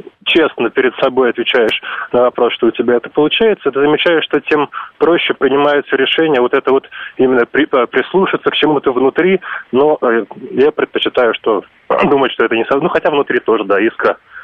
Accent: Bern, Switzerland; Соседи, я из Берна.

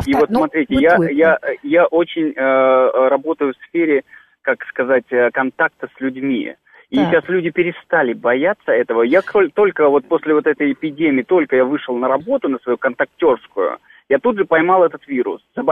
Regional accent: Moscow, Russia; Я сам москвич, но мы на даче переживали это все. Это Подмосковье.

